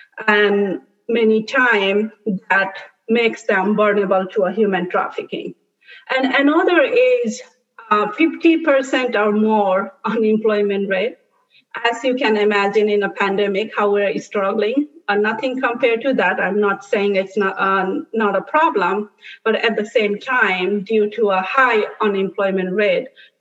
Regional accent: Nepal; now in United States; I'm originally from Nepal. I have lived in Washington State for the last 16 years

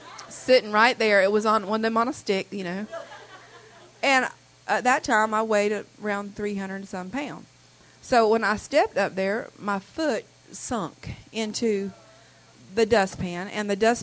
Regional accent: North Carolina, United States; I'm from the East Coast in North Carolina.

